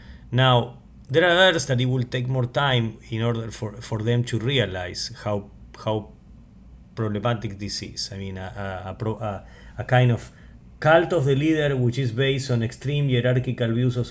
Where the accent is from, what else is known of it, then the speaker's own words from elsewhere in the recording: Argentina; I'm from Argentina and I was born like in 1975, and sooner, you know, we had a coup d'etat and I lived the first decade of my life under dictatorship.